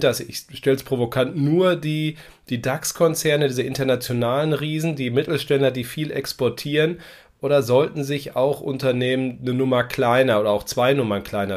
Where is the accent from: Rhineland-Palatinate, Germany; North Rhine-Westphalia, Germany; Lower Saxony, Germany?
North Rhine-Westphalia, Germany; Dortmund; Ich bin ja Dortmunder, bei uns ist das Nashorn ja hier das Wappentier der Stadt.